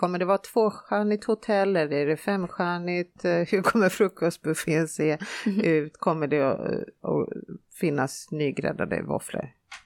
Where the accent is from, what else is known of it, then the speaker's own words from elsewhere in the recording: Finland; för jag är från Finland, så att för mig är Gotland väldigt exotiskt.